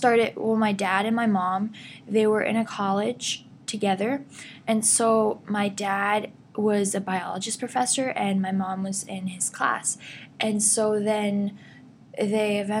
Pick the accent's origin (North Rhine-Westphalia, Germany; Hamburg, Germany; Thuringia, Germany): Thuringia, Germany; Jena; English is a second language; I grew up in Germany in a little city called Jena, which is like near Berlin.